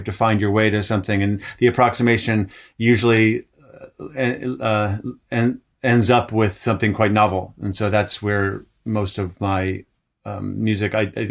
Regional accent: Ann Arbor, Michigan, United States; I grew up in Ann Arbor, Michigan.

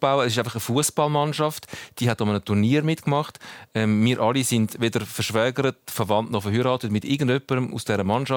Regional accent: Switzerland; Als Schweizer bin ich immer noch so ein bisschen, dass ich sage, wahrscheinlich ist das maximal Mögliche gewesen.

